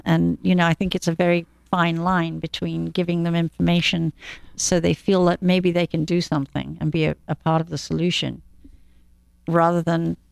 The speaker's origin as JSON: {"language": "English", "region": "England", "country": "United Kingdom", "said": "cause I'm English"}